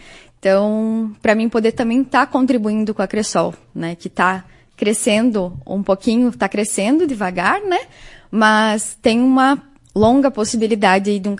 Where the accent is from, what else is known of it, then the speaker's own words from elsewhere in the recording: Erechim, Rio Grande do Sul, Brazil; now in Soledade, Brazil; fazem um mês que estou aqui em Soledade, né, mas eu sou natural de Erechim.